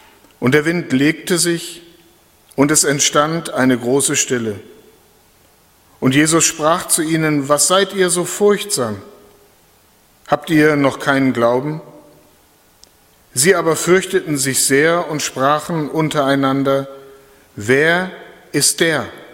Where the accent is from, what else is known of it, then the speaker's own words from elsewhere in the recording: Lower Saxony, Germany; ich komme aus Ostfriesland, an der Küste